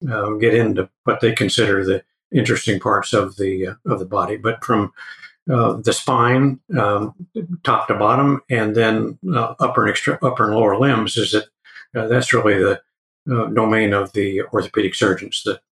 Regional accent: Kansas City, United States; I grew up enjoying being outside in the summertime, and I grew up in Kansas City.

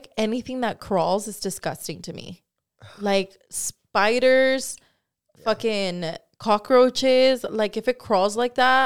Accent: Watsonville, California, United States; We're from Watsonville, right? Uh-huh. A little town up north.

